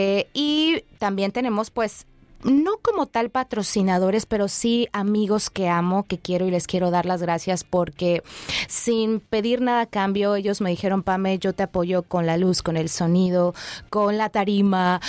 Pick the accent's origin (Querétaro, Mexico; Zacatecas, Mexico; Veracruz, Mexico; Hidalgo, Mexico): Veracruz, Mexico; Xalapa; born there; La de la Ciudad de las Flores, así se le llama a mi ciudad donde yo nací, donde tienen la casa ustedes, allá en Jalapa, Veracruz.